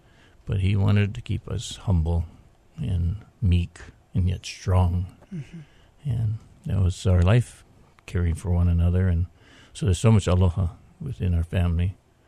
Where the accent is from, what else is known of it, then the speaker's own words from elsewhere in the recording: Kailua, Hawaii, United States; Kailua, on the windward side, just between those of you that know where Buzz's Steakhouse is.